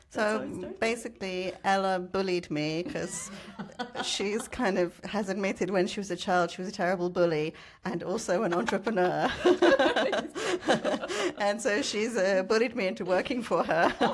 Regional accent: United Kingdom; And I'm from the UK, so.

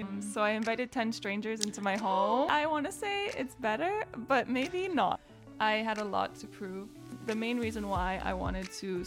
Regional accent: Canada; now in Lisbon, Portugal; I'm from Canada. I've been in Lisbon for almost 5 months now. Lisbon is now my home after 10 years of travel

